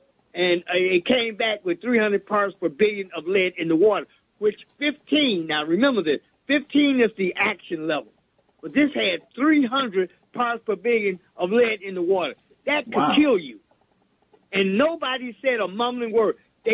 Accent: Chicago, Illinois, United States; now in Benton Harbor, United States; Well, I'm actually from Chicago. I was born and raised in the city of Chicago.

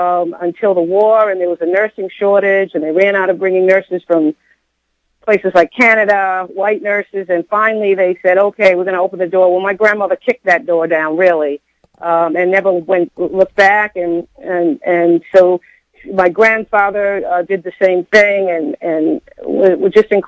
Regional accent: Boston, Massachusetts, United States; I'm originally from Boston. My family has been in Roxbury for five generations and in the same home for four generations. So originally hail from Roxbury, Massachusetts, very proud African-American community

